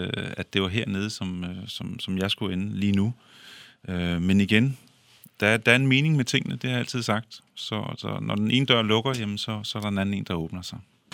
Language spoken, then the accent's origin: Danish; Aalborg, North Denmark Region, Denmark; I min tid i Aalborg, hvor jeg voksede op.